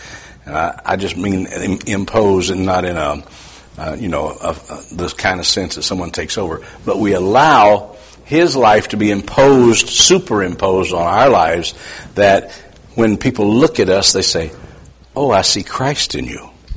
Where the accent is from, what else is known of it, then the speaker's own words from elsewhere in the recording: West Virginia, United States; born there; I was born in West Virginia, And in West Virginia, you can marry at 7.